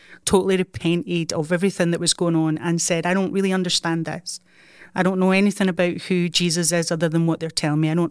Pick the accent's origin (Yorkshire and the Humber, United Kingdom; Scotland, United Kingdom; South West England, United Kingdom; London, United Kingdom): Scotland, United Kingdom; first language English; I'm from Scotland. I mean, English is my first language, but you might need subtitles.